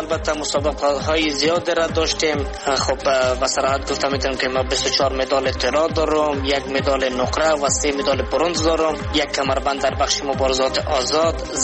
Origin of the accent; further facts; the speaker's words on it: Afghanistan; اولین فایتر افغانستان از افغانستان هستم